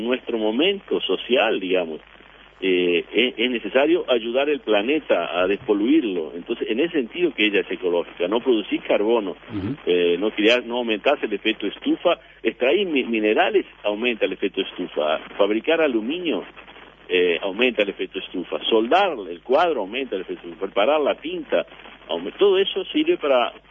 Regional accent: Uruguay; Yo conozco el PET de ahí, de Uruguay, cuando era chico, porque había ropa de poliéster.

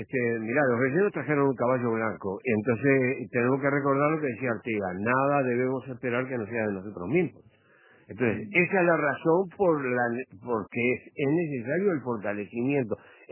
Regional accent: Uruguay; nosotros sintamos que los uruguayos somos uruguayos

